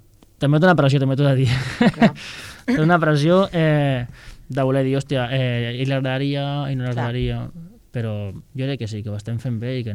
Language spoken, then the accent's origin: Catalan; El Prat de Llobregat, Catalonia, Spain; soc del Prat i el Prat té aquesta festa major.